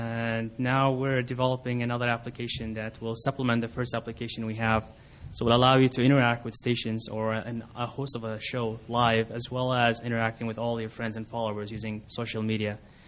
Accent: Iraq; also born or lived in Texas, United States / Libya; now in United States; I was born in Texas in 1984. After 6 months, we moved back to Iraq, and then spent about 8 years in Iraq, 8 years in Libya, came back here when I was 16, and been here since then.

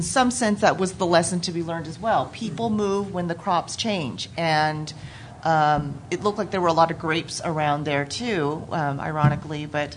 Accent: Fresno, California, United States; And I grew up in the Central Valley. I'm from Fresno, and very, very surrounded, much surrounded by an agricultural culture.

